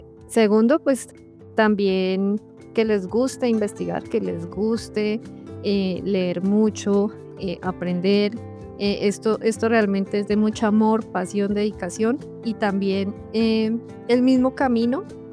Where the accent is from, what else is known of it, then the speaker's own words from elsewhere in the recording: Bogotá, Colombia; yo realmente soy de Bogotá, entonces llegar a otra región, adaptarme